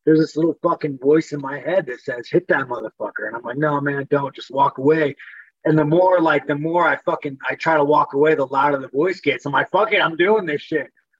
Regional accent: Corona, California, United States; Corona, fucking Inland Empire, Southern California.

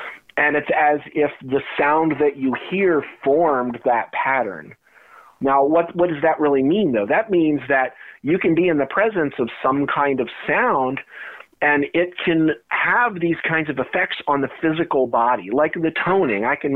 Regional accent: New Jersey, United States; my childhood growing up in New Jersey. I was right on the edge of course, there's all the great cryptids like the Jersey Devil and all of that. You know, we used to go camping out in the Pine Barrens in the pines.

